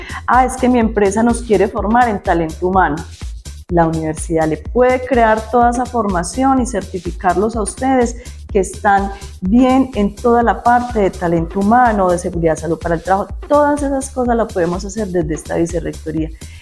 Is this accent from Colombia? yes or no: yes; Antioquia, Colombia; Como buenos antioqueños que somos